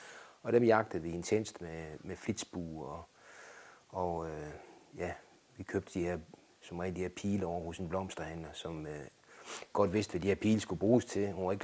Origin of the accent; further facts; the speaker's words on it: Aalborg, North Denmark Region, Denmark; jeg kommer ud fra Aalborg, født i Aalborg, voksede op i noget, der hedder Magisterparken, og flyttede så i en alder af 5-6 år ud i Aalborg Øst, planetbyen, som det blev kaldt på det tidspunkt